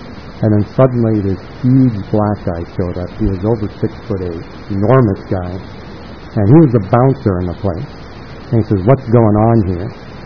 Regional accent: Canada; And I was from Canada, and I was naive.

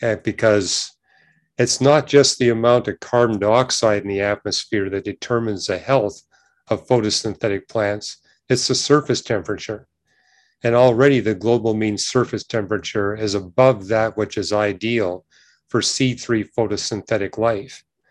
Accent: Canada; I was born and raised in Canada.

